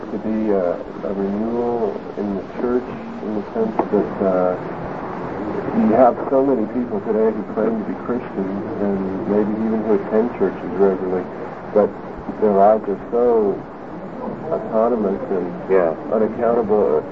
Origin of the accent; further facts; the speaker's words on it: Los Angeles, California, United States; I come from Los Angeles, where it's uncommon if you walk to church, or if you drive less than 5 minutes.